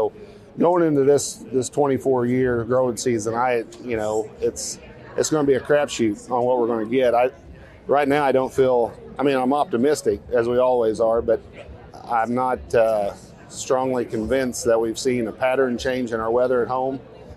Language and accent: English; Bogard, Missouri, United States; from Bogard, Missouri. I'm a row crop farmer.